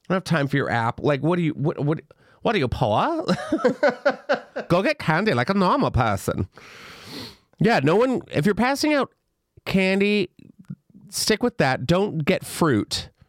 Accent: the South, United States; because I grew up in the South.

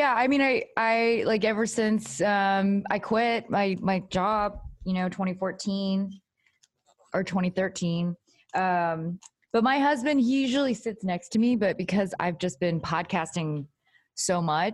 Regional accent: Texas, United States; I think it's because I'm from Texas.

